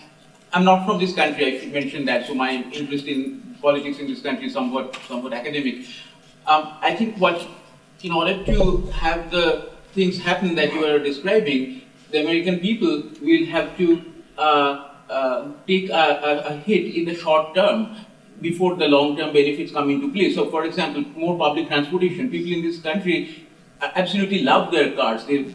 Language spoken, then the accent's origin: English; India; I'm from India. You know, we are building a large number of power plants right now using coal because that is cheap to build.